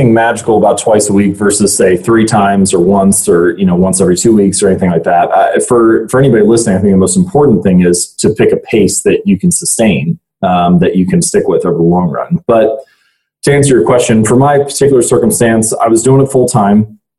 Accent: Hamilton, Ohio, United States; I'm an Ohio boy. I was born and raised just outside Cincinnati in a town called Hamilton, Ohio, and lived there in the same house for my whole life until I went to college.

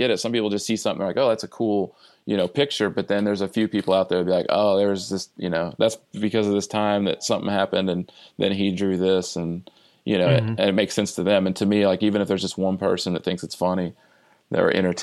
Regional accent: Midwest, United States; because I'm from the Midwest, and everybody works hard

